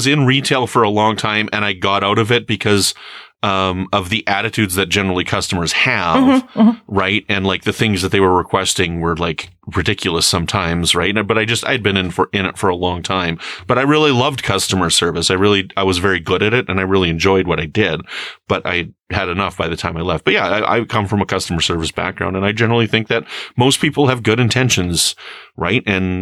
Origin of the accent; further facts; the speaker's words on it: Canada; Oh, well, I don't know. That's just being Canadian.